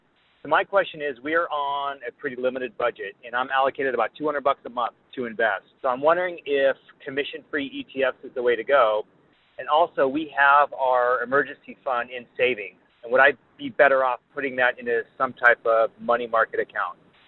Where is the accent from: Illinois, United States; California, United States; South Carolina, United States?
California, United States; Vacaville; Hi, Justin. … I'm from Vacaville, California.